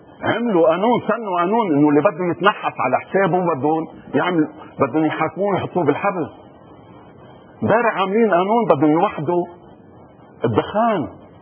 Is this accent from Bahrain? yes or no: no; Lebanon; انا انسان، انا مواطن لبناني، انا مواطن لبناني عربي